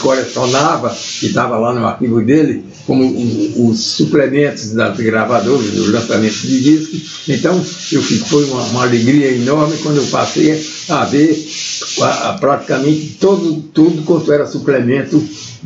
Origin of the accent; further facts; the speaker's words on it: Ceará, Brazil; um conterrâneo meu, eu sou cearense, sabendo do meu interesse nesse tipo de pesquisa